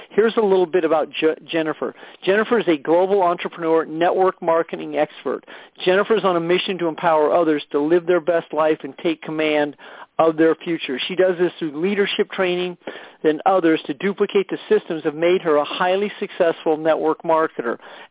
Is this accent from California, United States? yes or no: yes; Pleasanton, California, United States; It's about 45 minutes from my hometown, beautiful Pleasanton, California.